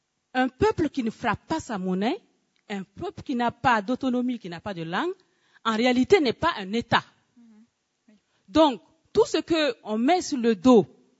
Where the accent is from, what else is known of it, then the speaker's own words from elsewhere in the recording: Burkina Faso; Je suis du Burkina Faso.